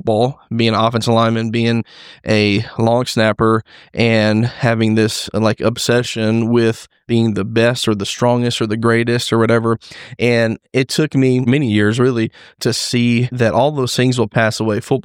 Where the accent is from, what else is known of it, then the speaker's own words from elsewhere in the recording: Jacksonville, Florida, United States; So I grew up in Jacksonville, Florida. My dad was a pastor.